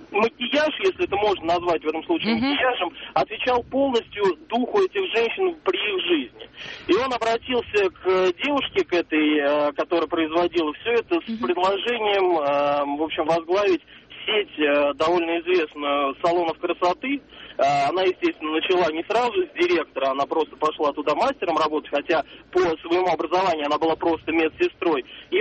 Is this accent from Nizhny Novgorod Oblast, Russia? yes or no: no; Moscow, Russia; я из Москвы.